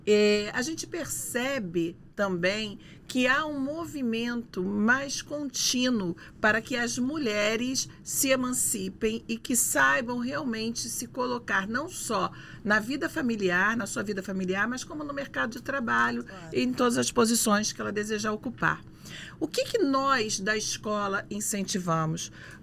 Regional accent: Duque de Caxias, Rio de Janeiro, Brazil; ela é moradora da minha cidade, da minha terra natal, Duque de Caxias.

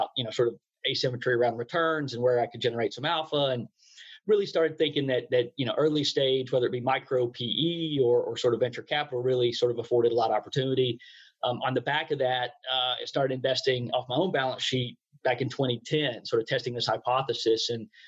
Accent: Glasgow, Kentucky, United States; also born or lived in New York; I think I might be the first grain and cattle farmer turned venture capitalist. Grew up a little town called Glasgow, Kentucky.

